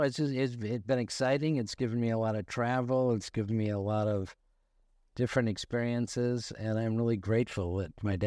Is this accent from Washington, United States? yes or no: no; Michigan, United States; Well, I grew up in Michigan, not far from where you lived for a while there. I lived just outside of Detroit.